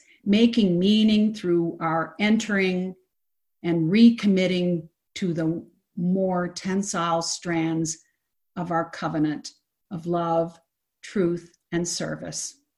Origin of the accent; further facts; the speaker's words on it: Detroit, Michigan, United States; who hails from my hometown of Detroit